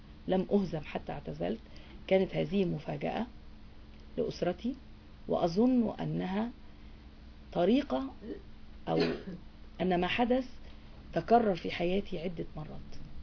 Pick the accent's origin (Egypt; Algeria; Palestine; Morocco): Egypt; Cairo, Cairo Governorate; born there; أنا من مواليد القاهرة في 1954،